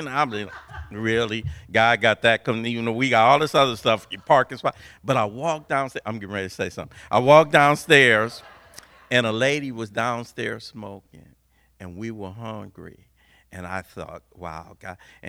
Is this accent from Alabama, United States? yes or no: no; Los Angeles, California, United States; I'm from Los Angeles. We are open all night.